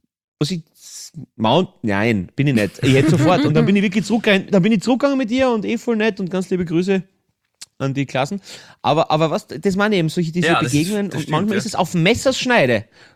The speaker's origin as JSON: {"language": "German", "region": "Lower Austria", "country": "Austria", "said": "wir sind nämlich aus dem Waldviertel"}